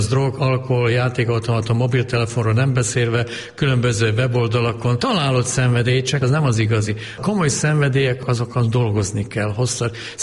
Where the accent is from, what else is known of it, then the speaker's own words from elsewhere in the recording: Hungary; Ez nem volt szükség rám, mint magyar emberre, magyar papra.